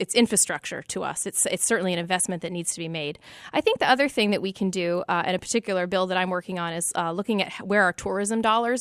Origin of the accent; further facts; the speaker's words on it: Belfast, Maine, United States; I come from Belfast, which definitely has been through a lot in the last 30 years